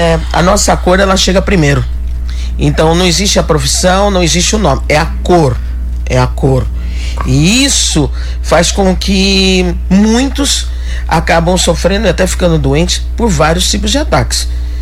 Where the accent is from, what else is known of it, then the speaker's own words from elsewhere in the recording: Araraquara, São Paulo, Brazil; Eu sou natural de Araraquara.